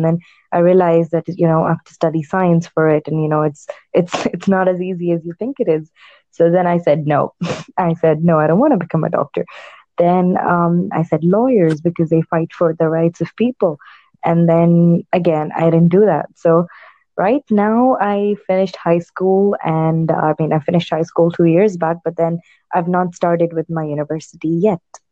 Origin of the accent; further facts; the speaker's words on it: India; now in Dubai, United Arab Emirates; I'm 19 and I'm an Indian. I live in Dubai, United Arab Emirates.